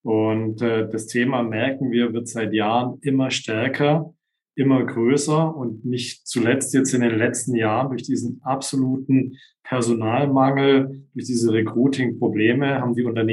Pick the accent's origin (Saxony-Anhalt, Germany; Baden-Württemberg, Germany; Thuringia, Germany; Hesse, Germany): Baden-Württemberg, Germany; ich komme ja ursprünglich aus dem Schwabenland gebürtig.